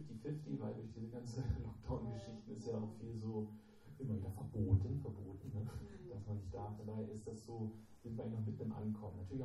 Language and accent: German; Wolfenbüttel, Lower Saxony, Germany; Ich persönlich schätze immer noch meine alte Heimat, wo ich aufgewachsen bin, auch meine Frau aufgewachsen ist, Wolfenbüttel, so in Niedersachsen.